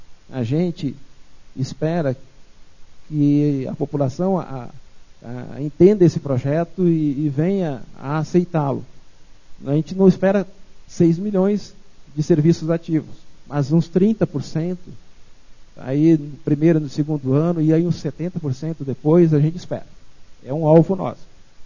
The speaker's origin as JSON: {"language": "Portuguese", "town": "Dourados", "region": "Mato Grosso do Sul", "country": "Brazil", "said": "eu venho lá de Dourados, do interior do Mato Grosso do Sul"}